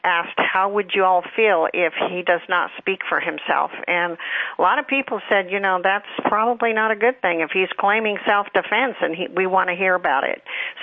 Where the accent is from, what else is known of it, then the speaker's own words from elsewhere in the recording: California, United States; now in Texas, United States; I'm originally from California. Mm. I escaped from my hellhole there